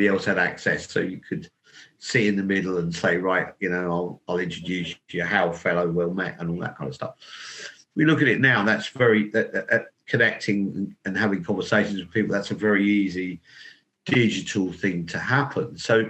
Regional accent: East Midlands, United Kingdom; So I'm from Northamptonshire.

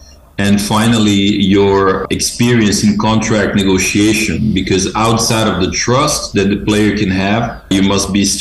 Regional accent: France; I think both my parents are Serbian, and I'm pretty attached to Serbia. But I must say that I grew up in France. Like, I spent most of my life in France

